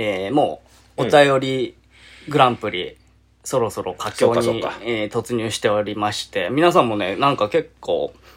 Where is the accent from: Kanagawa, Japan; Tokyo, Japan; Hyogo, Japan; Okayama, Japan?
Okayama, Japan; now in Hiroshima, Japan; ちなみに私は岡山県出身で現在は広島に在住しています。